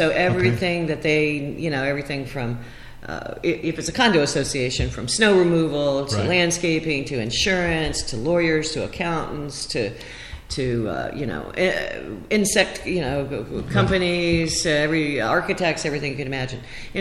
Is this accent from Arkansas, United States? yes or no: yes; Arkansas, United States; also born or lived in California; now in Manhattan, United States; where actually I'm from Arkansas. I won't give you the whole history, but anyway. That's because I also grew up in California.